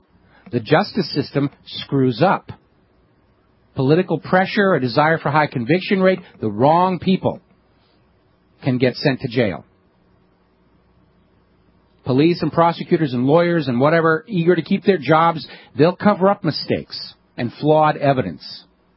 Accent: New Hampshire, United States; He went up to New Hampshire. I'm from New Hampshire.

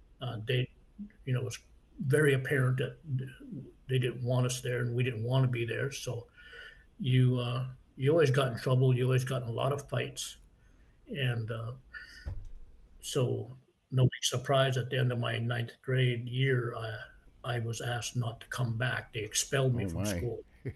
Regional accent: Great Falls, Montana, United States; You know, even after I returned to my hometown in Great Falls, Montana, it was a big deal for me to see an Indian waitress working in a cafe.

